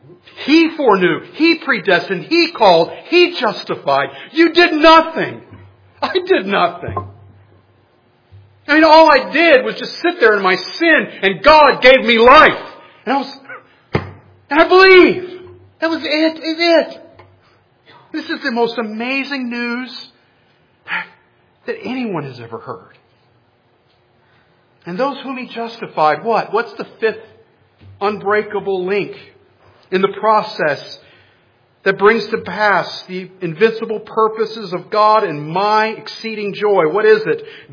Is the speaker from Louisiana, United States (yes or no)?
no; Florida, United States; I grew up in Florida.